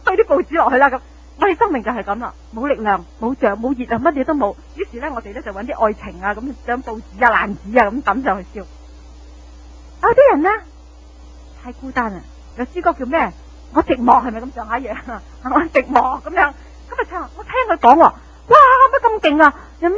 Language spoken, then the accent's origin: Cantonese; Guangdong, China; 我哋广东人叫初初就卿卿我我嘛